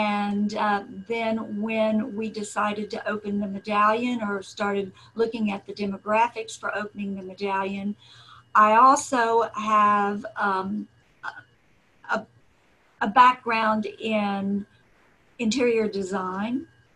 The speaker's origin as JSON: {"language": "English", "region": "Kentucky", "country": "United States", "tie": "born or raised there", "also_born_or_lived": "Texas / Minnesota", "lives_now": "Houston, United States", "said": "I was born in Kentucky. And I did live in Texas for a while in Minnesota with my father in the Air Force, and then moved back to Kentucky and spent the rest of my growing up years in Kentucky until I moved to Houston in 1984."}